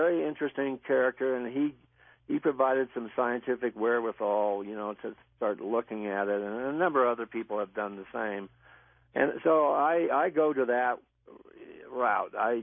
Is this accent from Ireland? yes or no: no; San Diego, California, United States; as a kid growing up in San Diego, I was born in 46, and so I spent a good chunk of my time in San Diego as a kid.